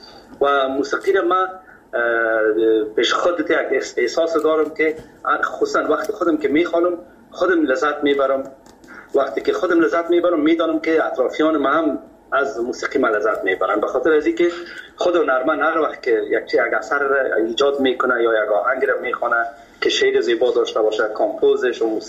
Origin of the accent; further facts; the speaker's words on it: Kabul, Afghanistan; ما از مردم خود کابل هستیم، از شهر کونه کابل.